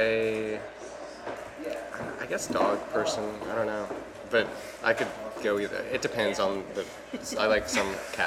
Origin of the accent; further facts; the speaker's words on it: Irving, Texas, United States; I grew up in Irving, Texas, and then I moved to Richardson, Texas. I went to school at the University of Texas at Austin, where I studied film.